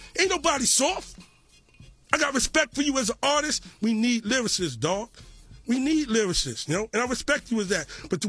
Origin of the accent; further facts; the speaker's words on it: Brooklyn, New York, United States; yo, I'm from Brooklyn.